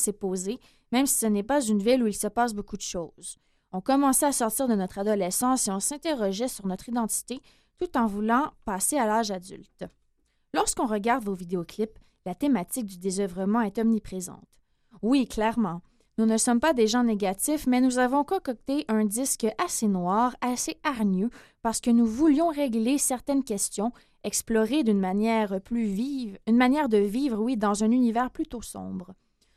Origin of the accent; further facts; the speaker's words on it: north-east France, France; Nous venons du nord-est de la France. Certes, on n'y trouve pas les hivers canadiens, mais il gèle quand même, il y a beaucoup de neige.